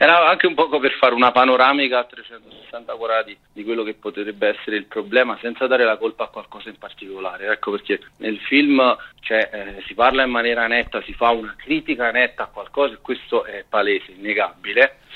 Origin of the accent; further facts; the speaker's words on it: Naples, Campania, Italy; accent: Neapolitan; Io le ho frequentate, le ho vissute tutte e due, e come si sente dal mio accento sono napoletano.